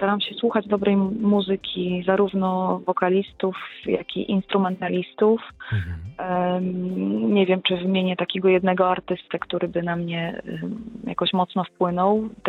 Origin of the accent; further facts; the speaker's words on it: Toruń, Kuyavian-Pomeranian Voivodeship, Poland; Nagranej z pianistami z mojego rodzinnego miasta, Torunia.